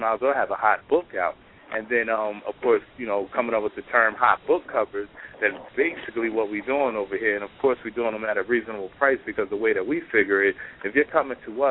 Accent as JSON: {"language": "English", "town": "Trenton", "region": "New Jersey", "country": "United States", "tie": "born or raised there", "said": "it's actually a autobiography about my younger years growing up in Trenton, New Jersey."}